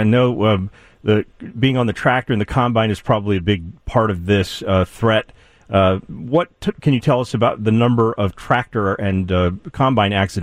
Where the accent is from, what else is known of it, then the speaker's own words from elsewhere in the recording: Illinois, United States; Yeah, I am from Southern Illinois.